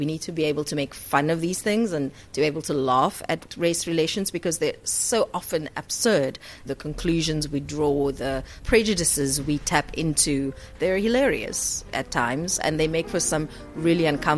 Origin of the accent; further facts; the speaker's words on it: Cape Flats, Western Cape, South Africa; I come from the Cape Flats, which is a sort of area where black people were moved to during apartheid.